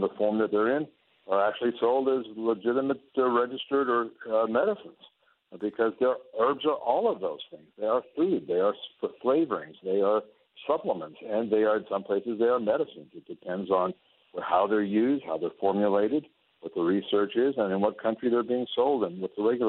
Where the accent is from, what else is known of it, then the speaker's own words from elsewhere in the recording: El Paso, Texas, United States; The Cafe Mexicana, as we call it down on the border where I grew up in El Paso.